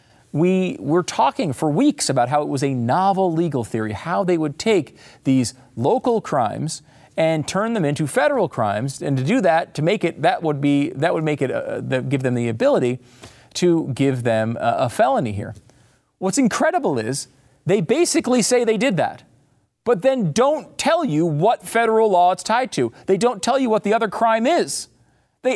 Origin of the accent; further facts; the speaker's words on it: Connecticut, United States; And, and that includes growing up in Connecticut when, like, UConn was really Gino Auriemma and all that was going on.